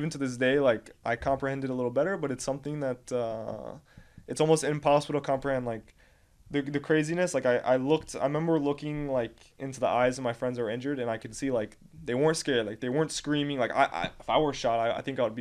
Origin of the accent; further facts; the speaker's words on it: United States; I have even a family, there's an American, because I'm American, there's an American family in Nachoz